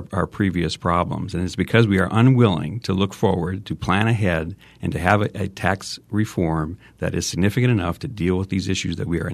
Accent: Arizona, United States; I grew up here in Arizona. I graduated from high school in this district.

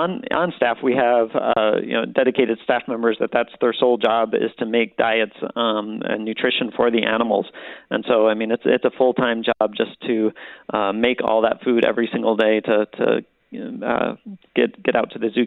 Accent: Tucson, Arizona, United States; I grew up in Tucson, so, you know, this is the zoo I grew up

